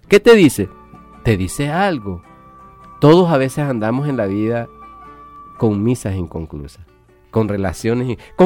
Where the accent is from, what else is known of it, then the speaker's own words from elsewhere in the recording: Santa Tecla, La Libertad, El Salvador; de donde soy yo, de la Colonia Las Delicias, en Santa Tecla.